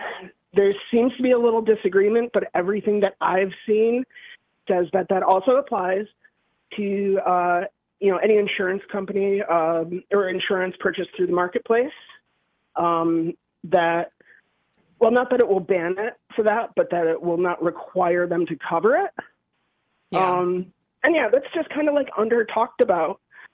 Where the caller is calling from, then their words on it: Nazareth, Pennsylvania, United States; I'm calling from Nazareth, Pennsylvania.